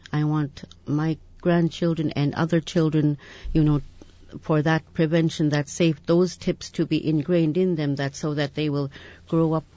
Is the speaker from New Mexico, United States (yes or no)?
no; Alaska, United States; It's in our culture, it's in everybody's culture, you know, and then here growing up in the Yupik culture, it's safety for children is first and foremost.